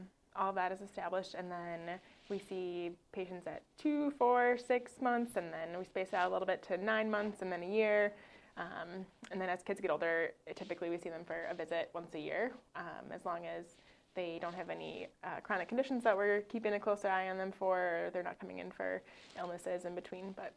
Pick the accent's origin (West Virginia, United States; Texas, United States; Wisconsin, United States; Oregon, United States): Wisconsin, United States; Green Bay; also born or lived in Minneapolis, United States; I grew up in Green Bay and then was away doing all my training. So I went to undergrad at UW-Madison and then med school in Milwaukee